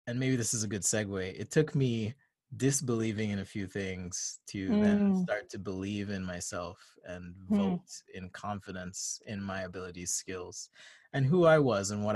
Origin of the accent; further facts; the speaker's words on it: Jamaica; I grew up in Jamaica. I knew nothing differently than Mormonism, or the faith that's now known as the Church of Jesus Christ of Latter-day Saints.